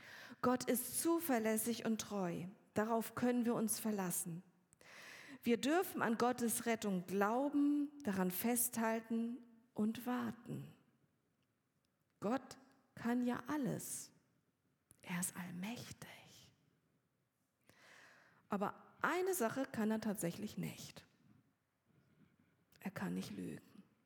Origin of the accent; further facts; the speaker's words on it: Kiel, Schleswig-Holstein, Germany; ich bin am Meer aufgewachsen, in Kiel, und bin schon selbst mit einem Fischkutter auf die Hochsee herausgefahren.